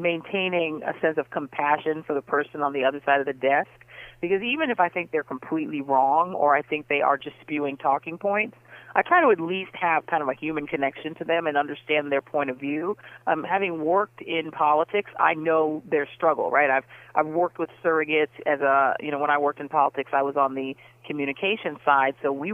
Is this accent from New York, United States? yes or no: no; Denver, Colorado, United States; moved away; also born or lived in Miami; I grew up in Denver. We had a station, KDKO, that was a lot like your station.